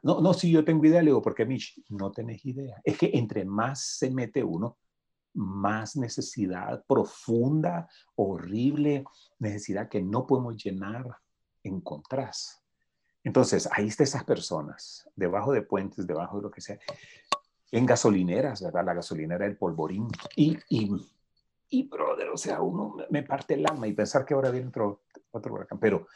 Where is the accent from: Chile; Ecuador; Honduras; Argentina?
Honduras; Y después del huracán nos levantamos de nuevo como los hondureños siempre lo hemos hecho.